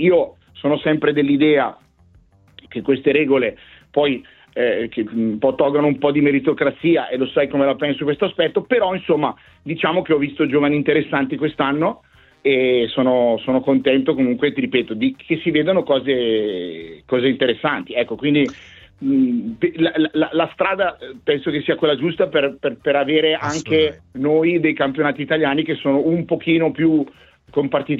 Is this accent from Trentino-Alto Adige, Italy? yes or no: no; Bergamo, Lombardy, Italy; sono bergamasco e tifoso dell'Atalanta